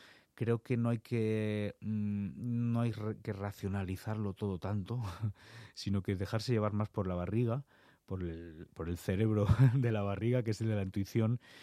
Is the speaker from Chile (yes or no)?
no; Spain; now in United States; yo soy español incluso viviendo en California.